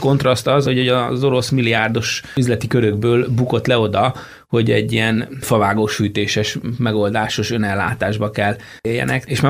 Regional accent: Hungary; amit igazán ismerek, ahol a gyökereim vannak. Magyarországon, abban a kultúrában, hogy felnőttem

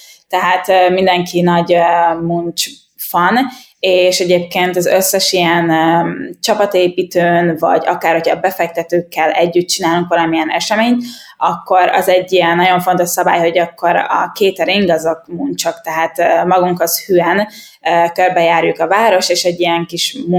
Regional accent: Hungary; olasz, félig marokkói, és a nevem pedig francia, szóval ez egy nagyon érdekes mix, de hogy Magyarországon születtem, és itt is nőttem fel.

